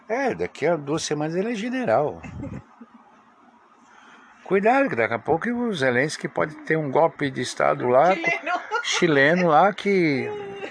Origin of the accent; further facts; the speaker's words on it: Russia; Portuguese is a second language; na minha família é da Ucrânia, mas eu sou russo.